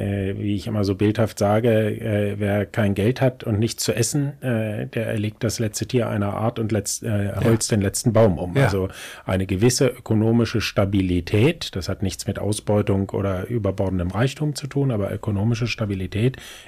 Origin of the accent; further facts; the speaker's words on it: Braunschweig, Lower Saxony, Germany; ich bin gebürtiger Braunschweiger